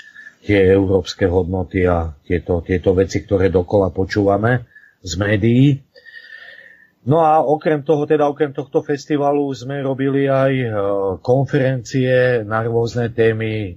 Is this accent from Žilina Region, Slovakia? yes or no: no; Nitra, Nitra Region, Slovakia; som z Nitry, mám 55 rokov a v roku 2009 som tu v Nitre založil Slovanské združenie Slavica.